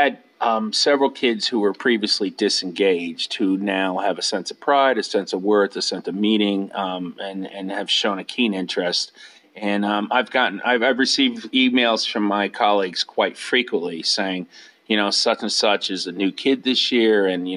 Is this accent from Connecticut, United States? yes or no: yes; New Haven, Connecticut, United States; Yeah, a place called New Haven, Connecticut.